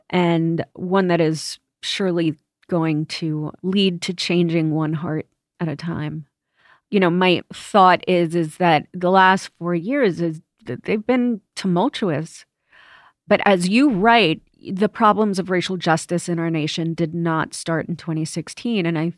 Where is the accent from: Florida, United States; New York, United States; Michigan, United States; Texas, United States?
New York, United States; New York City; And Bensonhurst.